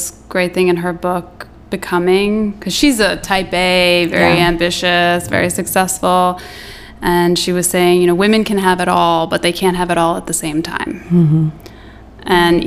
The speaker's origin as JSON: {"language": "English", "town": "Copenhagen", "region": "Capital Region of Denmark", "country": "Denmark", "said": "because I'm from Denmark, from Copenhagen"}